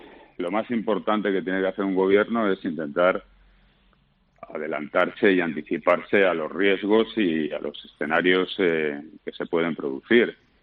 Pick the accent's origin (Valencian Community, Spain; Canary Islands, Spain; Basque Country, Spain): Valencian Community, Spain; estoy casi 40 días de confinamiento en Castellón, en mi pueblo, que es, bueno, donde tengo toda mi familia